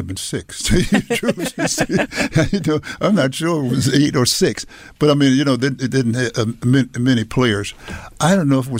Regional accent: Washington, District of Columbia, United States; well, my background, I grew up in Washington, D.C.

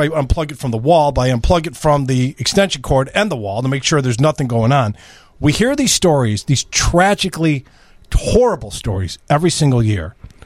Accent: Des Plaines, Illinois, United States; I grew up in Des Plaines, about 5 minutes from where that house caught fire.

